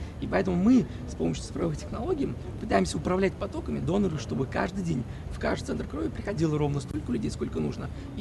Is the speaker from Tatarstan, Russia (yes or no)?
yes; Kazan, Tatarstan, Russia; Да, я из Казани, здравствуйте.